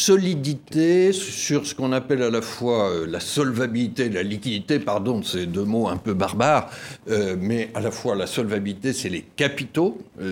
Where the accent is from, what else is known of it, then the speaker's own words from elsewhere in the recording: Grand Est, France; Voilà, sarroise et lorraine, et française très profondément, mais je suis un Français qui connaît bien l'Europe et l'Allemagne.